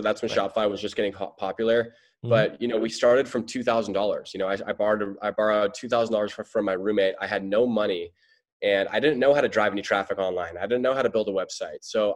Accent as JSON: {"language": "English", "town": "Santa Barbara", "region": "California", "country": "United States", "lives_now": "San Diego, United States", "said": "I'm from Santa Barbara. I moved to San Diego for college, and after college, I started Blenders."}